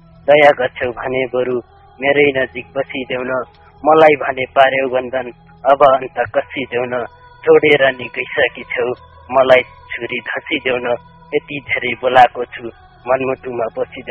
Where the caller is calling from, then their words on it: Timurkharka, Lumbini Province, Nepal; हजुर म गुल्मीको टिमुर खर्क